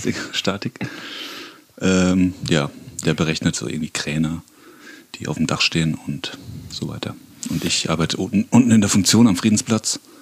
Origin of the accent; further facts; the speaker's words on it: Bürgstadt, Bavaria, Germany; ich komme aus Miltenberg, Bürgstadt, genauer gesagt, direkt nebendran. Genau, und wohne aber schon seit über 20 Jahren mittlerweile, ja.